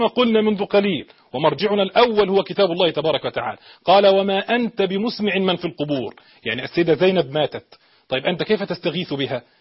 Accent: Egypt; أنا رجل مصري وأنا بطبيعتي مولع بالتفصيلات

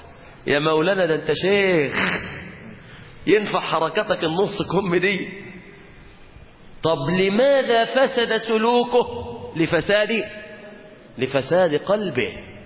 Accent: Upper Egypt, Egypt; لان انا صعيدي اكتر منكم في الحاجات دي

